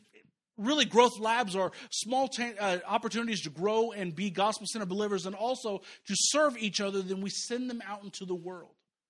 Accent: Kansas City, Missouri, United States; I grew up in Kansas City. I love Kansas City. I think it's the greatest large town on earth. 2.5 million people. It's a town. It's not really a city. Okay. I grew up out in the country.

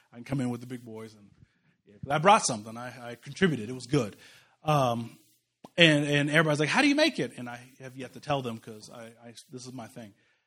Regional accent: Kansas City, United States; I'm from Kansas City. We know how to take time. Low and slow on everything barbecue.

